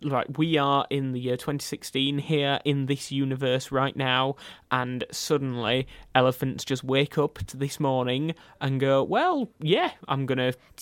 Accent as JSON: {"language": "English", "region": "Yorkshire and the Humber", "country": "United Kingdom", "said": "because we're from West Yorkshire in the north of England, and we call tea... we call what other people might class as evening meal tea."}